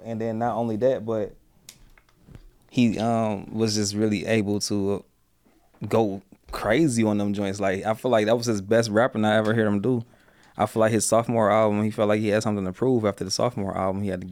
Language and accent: English; Detroit, Michigan, United States; You know, I'm from Detroit, so that's whatever, though.